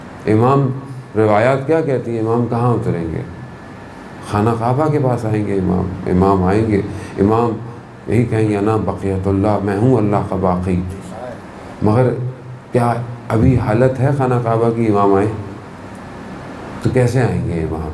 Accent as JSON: {"language": "Urdu", "country": "Pakistan", "said": "بحیثیت قوم پاکستان بات کر رہا ہوں میں, بہرحال کیونکہ بہرحال ہم پاکستانی ہیں."}